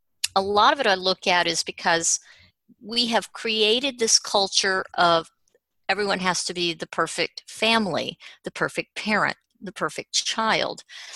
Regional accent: the South, United States; I've told y'all I'm from the South, so I have to tell stories.

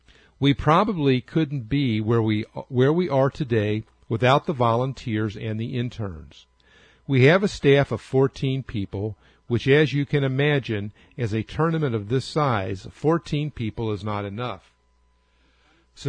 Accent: Brazil; now in United States; I'm originally from Brazil.

